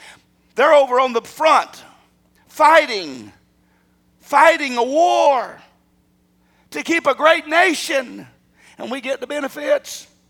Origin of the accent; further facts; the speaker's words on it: Arkansas, United States; You went to another country, say, I'm from Arkansas.